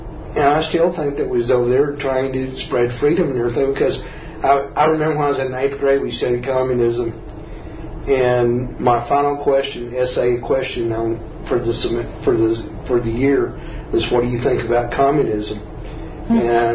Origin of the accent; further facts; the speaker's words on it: Lubbock, Texas, United States; And then on my eighth birthday and so many, we moved here to Lubbock. And then I grew up here in Lubbock, considered it home. Graduated from Coronado High School May 30th, 1969.